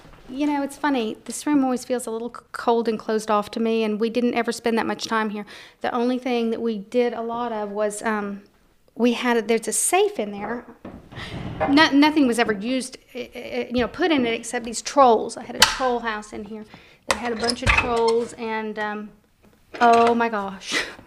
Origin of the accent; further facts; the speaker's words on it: San Marcos, Texas, United States; I grew up in San Marcos.